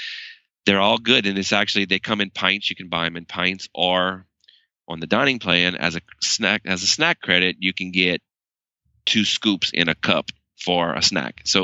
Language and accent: English; Louisiana, United States; I mean, I'm from Louisiana, and, you know, our weather is Florida weather most of the time.